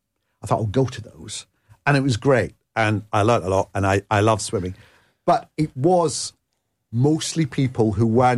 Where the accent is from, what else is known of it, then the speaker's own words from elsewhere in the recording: Scotland, United Kingdom; being Scottish, I will be Scottish and Italian, you know, I've got the best of both.